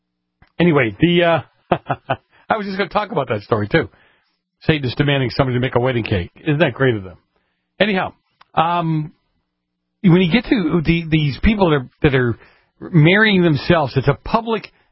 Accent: Massachusetts, United States; So in Cambridge, Massachusetts, my home state, they're just a bunch of whacks.

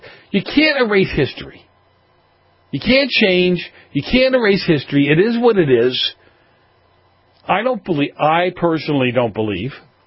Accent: Massachusetts, United States; And I grew up in Massachusetts.

